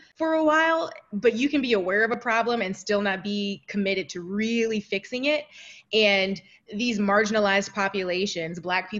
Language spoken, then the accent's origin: English; Toledo, Ohio, United States; Yeah, so I grew up in Toledo, Ohio.